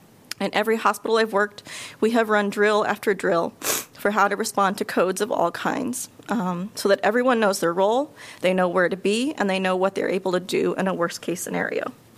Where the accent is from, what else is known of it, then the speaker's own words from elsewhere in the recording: Solon, Iowa, United States; also born or lived in Seattle; Iowa City. Thanks for hearing us tonight. I live in Iowa City. I grew up in Solon. I moved back to Iowa City from Seattle to care for my mother